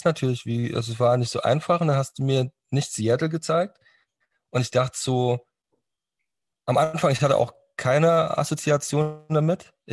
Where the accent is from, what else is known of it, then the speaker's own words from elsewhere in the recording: Saxony, Germany; Ich komme ja aus auch aus dem Osten, aus dem Tiefsten aus Sachsen und da hast du natürlich auch viel Plattenbauten